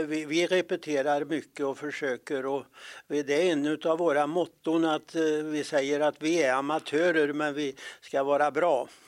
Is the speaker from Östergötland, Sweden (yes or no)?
no; Vara, Västra Götaland County, Sweden; vi är huvudsakligen från Vara, så det var ganska naturligt med det namnet.